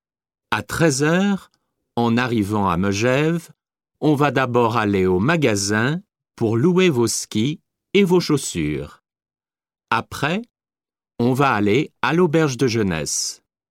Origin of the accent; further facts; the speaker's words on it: Côte d’Ivoire; now in France; J'habite en France maintenant, mais j'ai passé mon enfance en Côte d'Ivoire, un pays en Afrique.